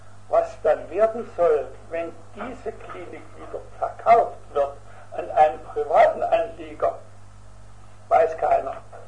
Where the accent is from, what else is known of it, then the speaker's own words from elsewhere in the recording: Leipzig, Saxony, Germany; also born or lived in Stuttgart; Also, ich bin 1929 geboren in Stuttgart, bin dann 1937 nach Leipzig gekommen, habe also die gesamte Schulzeit in Leipzig verbracht, 1948 Abitur